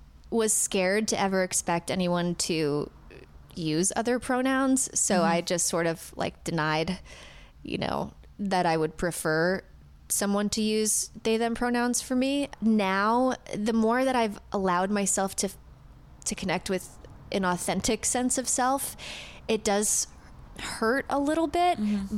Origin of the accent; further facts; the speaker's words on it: Ohio, United States; Whereas I'm from Ohio and like, like if any of my family members listen to this who live in Ohio, they're probably going to be so confused